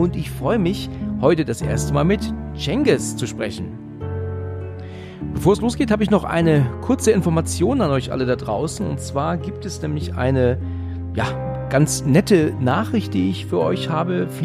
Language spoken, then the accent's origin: German; Hesse, Germany; Aus der Nähe von Frankfurt, genau.